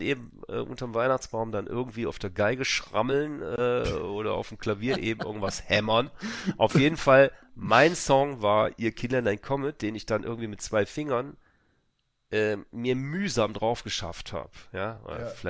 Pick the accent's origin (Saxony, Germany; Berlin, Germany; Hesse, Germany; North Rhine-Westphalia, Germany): North Rhine-Westphalia, Germany; Wuppertal; Wir lebten damals in Wuppertal, meiner Heimatstadt.